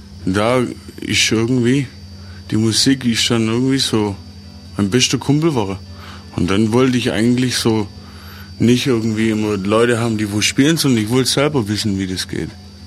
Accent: Möcklingen, Baden-Württemberg, Germany; Jein, ich komme aus Möcklingen. Das ist so ein Vorort.

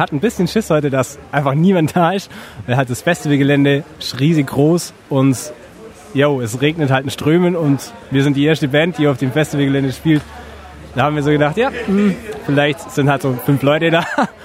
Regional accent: Allenmoos, Germany; Und ich komme ursprünglich aus Allenmoos und bin dann nach Schwendi gekommen.

